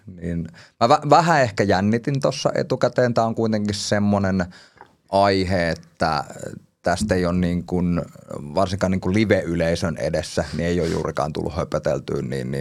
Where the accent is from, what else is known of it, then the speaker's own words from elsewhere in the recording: Espoo, Uusimaa, Finland; also born or lived in Helsinki; Ja lapsuuteni mä oon asunut Espoossa. Ja sitten siinä niin kun ala-asteen loppupuolella niin mä oon muuttanut Helsinkiin. Ja oikeastaan niin kun nuoruusvuodet ja kaikki se, mitä on oikeasti elämästä oppinut, niin se on tapahtunut Helsingissä. Sitten mä oon tuossa 2015 muuttanut duunin perässä